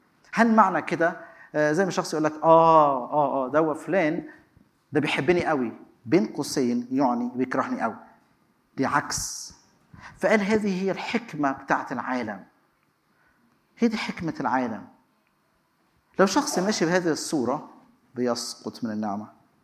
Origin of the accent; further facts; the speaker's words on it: Egypt; دي لغة عندنا في مصر هي معناها الدنيا لخبطة من غير أي نظام.